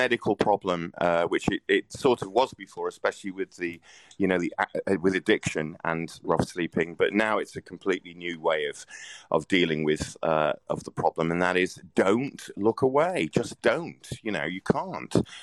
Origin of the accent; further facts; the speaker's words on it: Wales, United Kingdom; now in London, United Kingdom; I'm not a Londoner by birth. I'm Welsh, as you know.